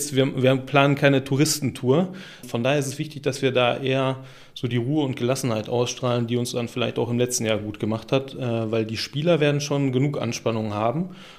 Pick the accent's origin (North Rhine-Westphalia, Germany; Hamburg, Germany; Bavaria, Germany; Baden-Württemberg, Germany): North Rhine-Westphalia, Germany; Oberhausen; born there; now in Münster, Germany; Ich bin 34 Jahre alt, ein gebürtiger Oberhausener, bin zum Studium 2009 nach Münster gekommen und bin hängen geblieben in Münster